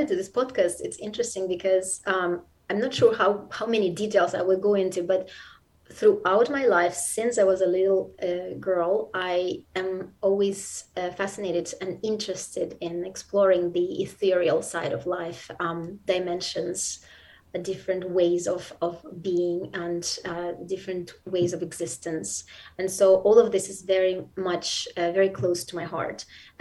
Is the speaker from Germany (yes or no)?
no; Saint Petersburg, Russia; born or raised there